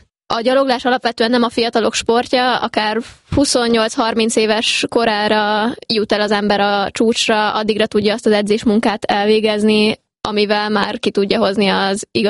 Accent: Agárd, Fejér, Hungary; now in Budapest, Hungary; Agárdon nőttem fel, illetve Fehérvárhoz is sok szál fűz, viszont 2014-ben Budapestre költöztünk, és azóta alapvetően Budapesten élek, viszont az egyetemet Miskolcon végzem

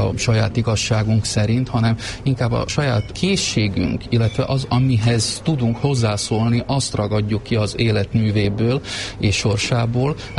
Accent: Vlachovo, Košice Region, Slovakia; Én gömöri vagyok, akkor azt mondom, hogy Olágpatakon, nem messze Betlértől.

